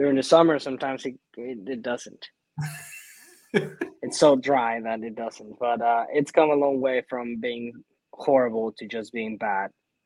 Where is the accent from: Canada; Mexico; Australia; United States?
Mexico; Córdoba, Veracruz; I grew up in Cordova. That's east, right in the Gulf of Mexico, in the state of Veracruz. We're right next to the water, about a 45-minute drive inland.